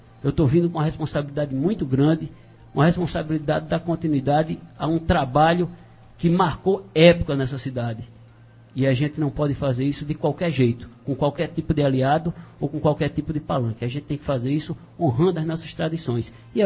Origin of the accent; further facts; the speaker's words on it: Afogados da Ingazeira, Pernambuco, Brazil; aqui em Afogados vivi os dias mais felizes da minha infância